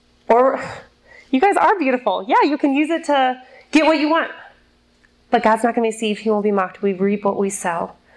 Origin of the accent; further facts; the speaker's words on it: United States; moved away; Like, I'm American, guys. Like, just let me go home.